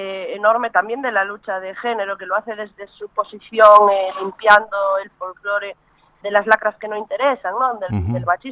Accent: Galicia, Spain; yo me crié en el campo, me eduqué en la música tradicional de mi país, de Galicia, me eduqué en los instrumentos tradicionales y en la danza tradicional de mi pueblo

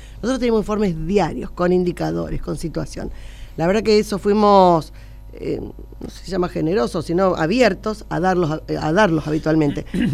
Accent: Rosario, Santa Fe, Argentina; Yo soy rosarina, nacida, criada, estudiada, o sea, tengo un afincamiento importante en la región.

